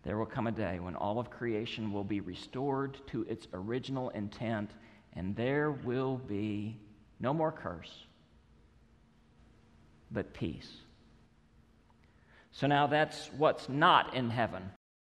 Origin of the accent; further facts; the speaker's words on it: Texas, United States; So where I grew up in West Texas, in my hometown, your street address said something about where you stacked up socially.